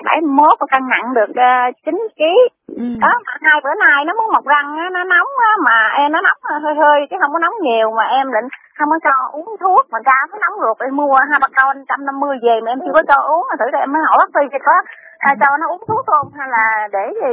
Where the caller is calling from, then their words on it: Cần Giờ, Ho Chi Minh City, Vietnam; em ở Cần Giờ.